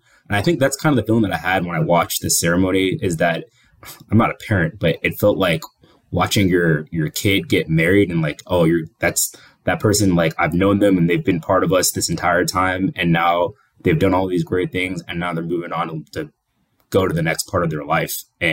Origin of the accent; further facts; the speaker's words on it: Kenya; Like his wife is also is half Kenyan and I'm Kenyan. And so Dirk married just like basically directly into my culture.